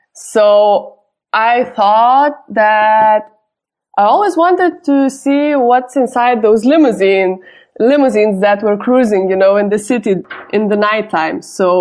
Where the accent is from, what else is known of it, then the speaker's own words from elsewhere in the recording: Lithuania; I was growing up in Lithuania during, you know, the beginning of 21st century